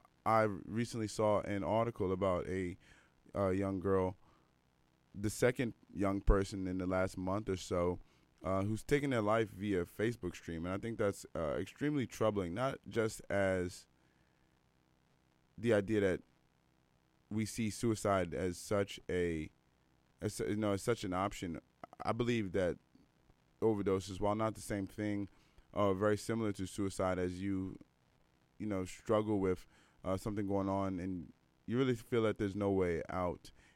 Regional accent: Washington, District of Columbia, United States; If you don't know, I'm from Washington, D.C. area

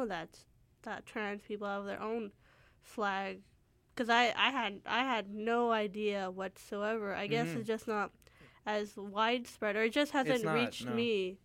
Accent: Surrey, British Columbia, Canada; I grew up in Surrey, and that's where my riding is, and that's where I would vote.

